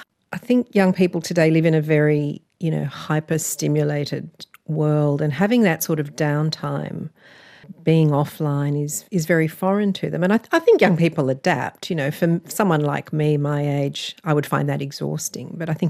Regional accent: Malaysia; now in Australia; The food here was no comparison to the food I grew up with eating in Malaysia.

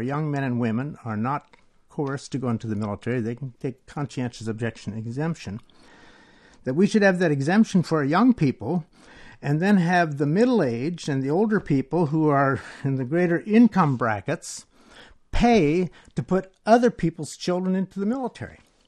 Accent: United States; yes, I am an American. Yes, there are many things about my country I love.

